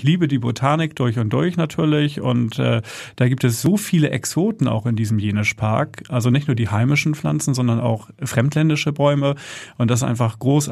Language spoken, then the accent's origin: German; Hamburg, Germany; Und ich komme aus Hamburg-Nienstädten gebürtig. Da sagt man immer, das ist ein Dorf in der Stadt.